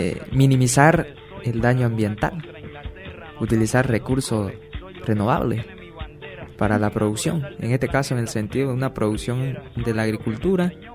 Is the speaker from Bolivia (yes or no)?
yes; Santa Ana, Santa Cruz, Bolivia; soy chiquitano igual, en la provincia de Velasco, en el cantón Santa Ana, mi familia, mi pueblo querido, con cultura viva hoy en día, todavía se vive.